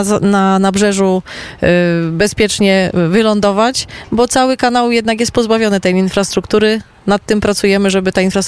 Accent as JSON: {"language": "Polish", "town": "Gliwice", "region": "Silesian Voivodeship", "country": "Poland", "said": "Tak, ja pochodzę z Gliwic"}